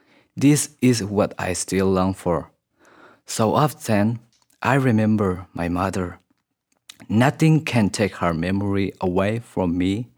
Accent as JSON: {"language": "English", "country": "Myanmar", "second_language": "English", "said": "I'm from Burma."}